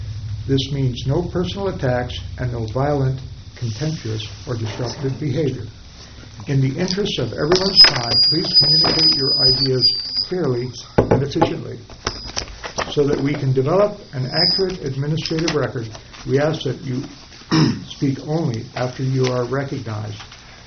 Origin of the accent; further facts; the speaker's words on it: Markleeville, California, United States; I am from Markleville